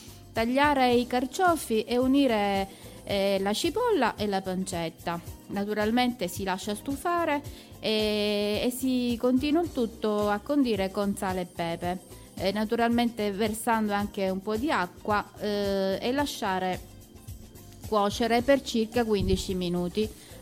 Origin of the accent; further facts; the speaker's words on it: Caltagirone, Sicily, Italy; come ha detto Franco, ho 52 anni e sono di Caltagirone naturalmente.